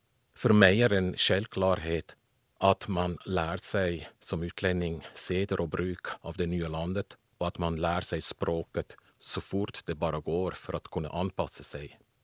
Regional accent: Switzerland; Swedish is a second language; now in Finland; Jag växte upp i Schweiz och bor nu sedan 25 år i Finland.

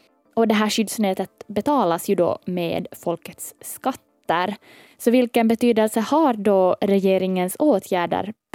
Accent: Finland

